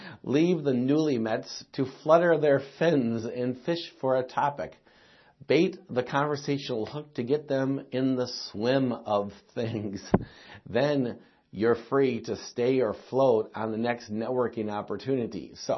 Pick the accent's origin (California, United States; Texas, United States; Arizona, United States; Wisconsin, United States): Wisconsin, United States; Delavan; I'm from Delavan, Wisconsin, the 19th century cir